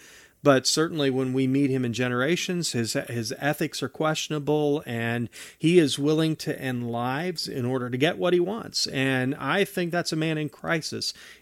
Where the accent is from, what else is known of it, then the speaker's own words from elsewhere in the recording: West Virginia, United States; So I'm originally from West Virginia, and we would occasionally get, pretty heavy blizzards.